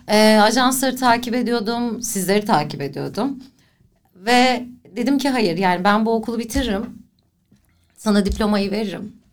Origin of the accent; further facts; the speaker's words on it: Istanbul, Turkey; born there; Ben İstanbul doğumluyum. Ama tipik bir doğulu ailede büyüdüm. Babam Erzurumlu, annem Antepli. Dolayısıyla doğu kültürüne, doğu yemeklerine çok hakimimdir.